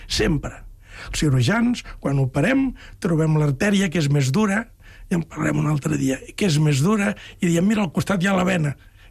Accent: Catalonia, Spain; sóc de la Cerdanya jo

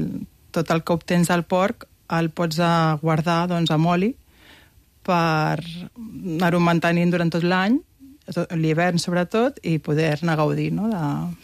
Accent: Tarragona, Catalonia, Spain; Què t'he de dir, que jo soc de Tarragona?

